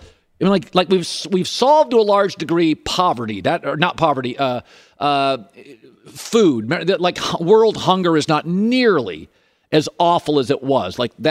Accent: Seattle, Washington, United States; I grew up in Seattle, so I'm used to the gloomy stuff.

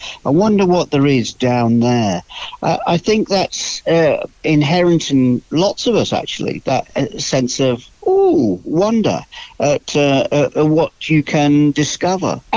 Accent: Marple, North West England, United Kingdom; born and brought up in Marple, on the outskirts of Greater Manchester, in the panhandle of Cheshire, as it were.

